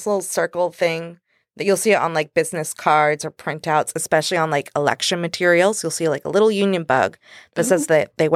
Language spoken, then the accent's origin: English; North Kingstown, Rhode Island, United States; also born or lived in Warwick; I've lived in the state most of my conscious life. I'm from North Kingstown and Warwick. I claim them both, I guess.